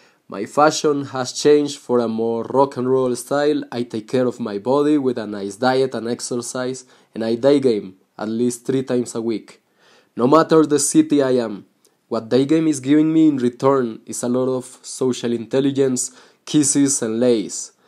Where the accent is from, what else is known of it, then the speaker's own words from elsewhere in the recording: Colombia; I am from Colombia.